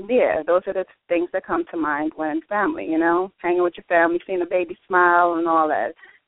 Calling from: Atlanta, Georgia, United States; I'm calling from Atlanta, Georgia.

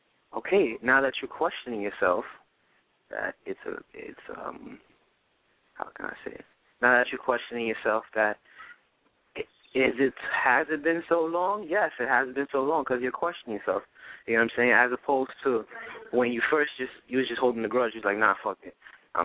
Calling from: Brooklyn, New York, United States; I'm from Brooklyn.

